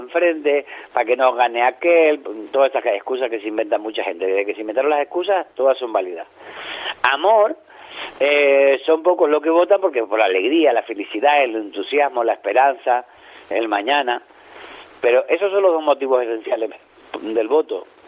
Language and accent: Spanish; Spain; yo soy español